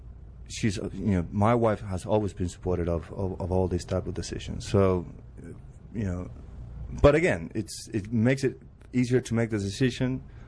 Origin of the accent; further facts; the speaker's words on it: Buenos Aires, Argentina; also born or lived in Paris, France / Malaga, Spain; I was born in Buenos Aires, you know. Then we, you know, we lived a year in Paris. Then we moved to Spain in Malaga. Then we came back to Argentina.